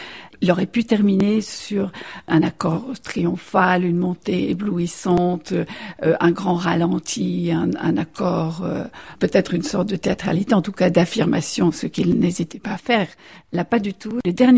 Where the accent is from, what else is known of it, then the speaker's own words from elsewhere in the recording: Brittany, France; je suis bretonne